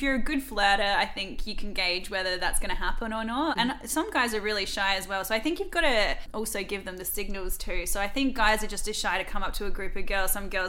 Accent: Australia; But I think as Aussie girls, you're so installed

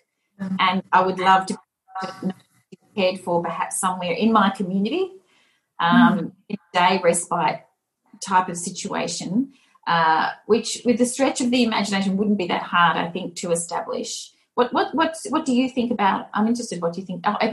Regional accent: Victoria, Australia; I am from Victoria

